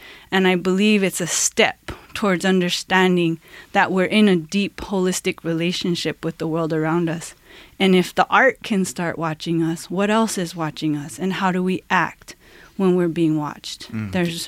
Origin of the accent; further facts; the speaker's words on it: Española, New Mexico, United States; I come from Española, New Mexico, which is the lowrider capital of the world. So where I come from, cars are art, right?